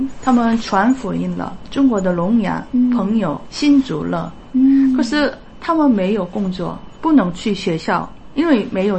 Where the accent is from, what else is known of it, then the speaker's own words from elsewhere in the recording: South Korea; Chinese is a second language; 我是韩国人。